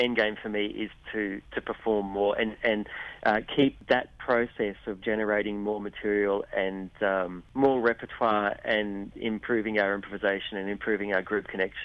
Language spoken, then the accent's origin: English; Australia; it didn't represent my values as an Australian.